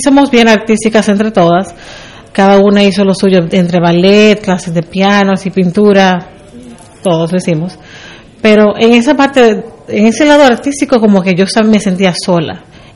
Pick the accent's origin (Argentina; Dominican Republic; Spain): Dominican Republic; tú como dominicana sabes muy bien que en nuestro país no existe nada de salud mental